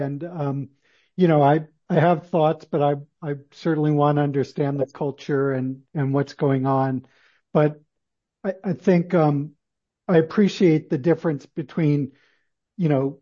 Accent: New England, United States; And so even though I grew up in New England, my dad was stationed at Fort Belvoir for a long time.

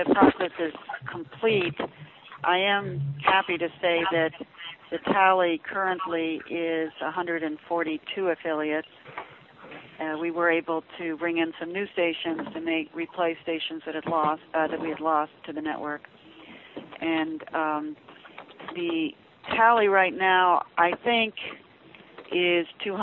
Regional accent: Ames, Iowa, United States; I was in my hometown of Ames, Iowa

